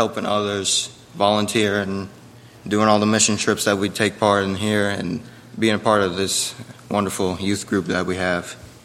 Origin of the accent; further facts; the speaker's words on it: Winston-Salem, North Carolina, United States; born there; I was born in Winston-Salem, North Carolina, and I've grown up loving baseball and golf